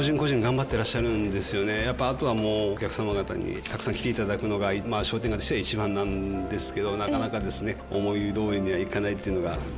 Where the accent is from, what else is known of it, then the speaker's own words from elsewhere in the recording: Amakusa, Kumamoto, Japan; 一度熊本に、高校と専門学校の方でちょっと外に出ましたけれども、それからまた帰ってきて、それからもずっと天草の方におります。